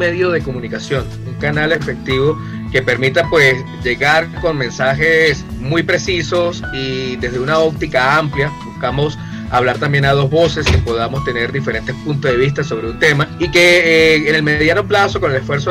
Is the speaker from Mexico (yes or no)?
no; Venezuela; una de las debilidades más grandes que tenemos como venezolanos, tanto dentro como fuera